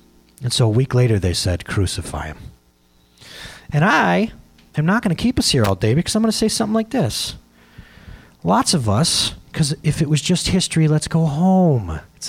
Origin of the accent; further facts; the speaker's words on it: Norfolk, United States; I graduated from Norfolk, just right down the road. I love the fact that I get to do this job in my hometown.